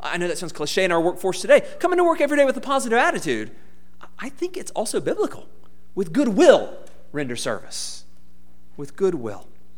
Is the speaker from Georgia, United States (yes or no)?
yes; Georgia, United States; It was in my hometown in South Georgia, where it's just so hot.